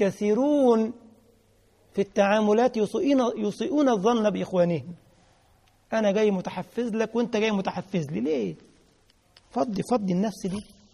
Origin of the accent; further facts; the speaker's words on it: Egypt; في 111 ده اوتوبيس عندنا في مصر بيروح ما بيرجعش